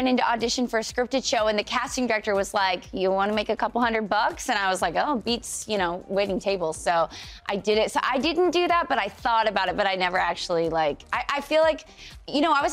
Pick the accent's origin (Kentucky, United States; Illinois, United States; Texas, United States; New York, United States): Kentucky, United States; I'm from Kentucky.